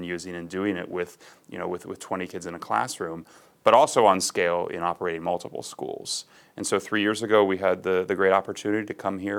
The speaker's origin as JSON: {"language": "English", "region": "Ohio", "country": "United States", "tie": "born or raised there", "said": "I'm from Ohio originally, born and raised."}